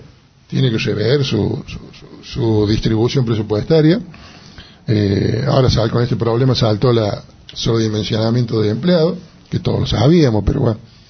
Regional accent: Jesús María, Córdoba, Argentina; yo nací en Jesús María, creía en Jesús María, tenía que Jesús María.

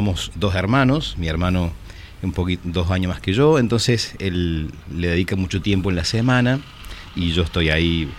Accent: Santa María de Punilla, Córdoba, Argentina; born there; Mi papá vive todavía donde es la zona donde yo nací, que es Santa María de Punilla, ahí cerquita de Cosquín, digamos, esa zona de Punilla.

